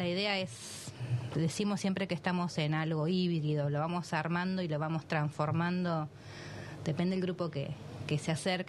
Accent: Argentina; nosotros estamos en nuestros orígenes como personas, más que nada como argentinos, somos esto, el crisol

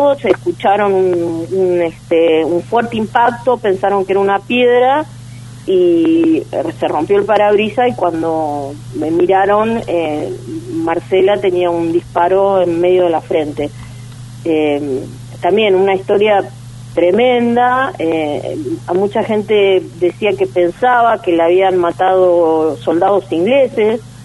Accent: Río Grande, Tierra del Fuego, Argentina; yo soy de acá de Río Grande

